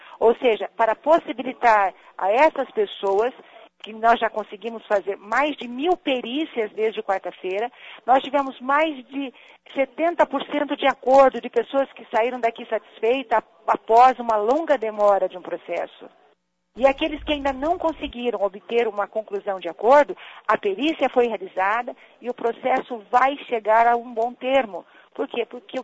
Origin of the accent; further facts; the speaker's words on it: Londrina, Paraná, Brazil; fico esperando a nossa população de Londrina, que eu amo tanto porque é minha terra, já que eu sou um legítimo pé vermelho.